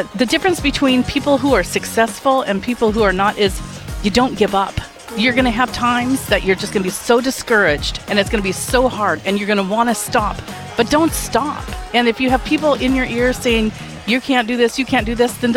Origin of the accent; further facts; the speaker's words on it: Alaska, United States; You know, I'm from Alaska.